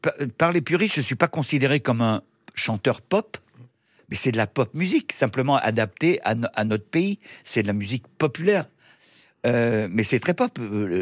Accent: France; je suis un Français comme tout le monde.

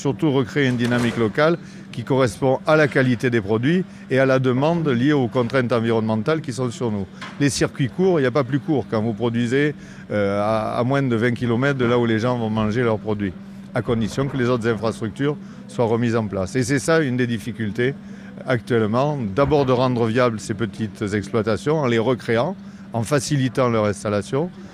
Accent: Nouvelle-Aquitaine, France; Moi, je suis issu de la Dordogne, donc purement aquitain.

